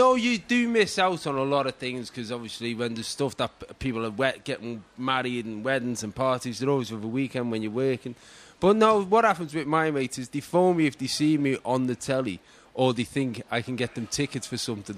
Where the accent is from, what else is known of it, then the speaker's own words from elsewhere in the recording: Liverpool, North West England, United Kingdom; I'm from Liverpool.